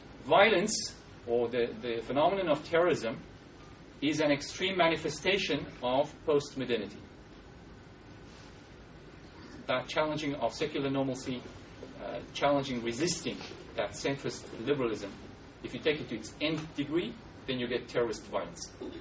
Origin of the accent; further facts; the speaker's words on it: Sydney, New South Wales, Australia; and I come from Sydney, so we were living the protest violence for the last 2 weeks.